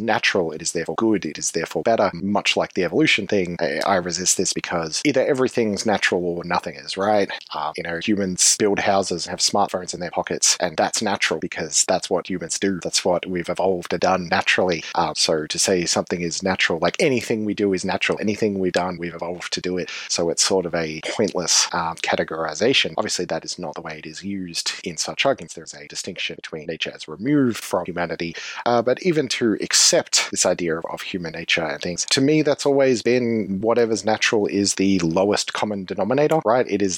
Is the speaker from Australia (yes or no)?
yes; Australia; but I'm Australian, and 9/11 certainly had an impact on the world I live